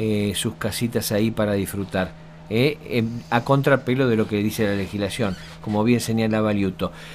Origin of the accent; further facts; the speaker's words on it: Esquel, Chubut, Argentina; yo vengo de Esquel, viví 20 y pico de años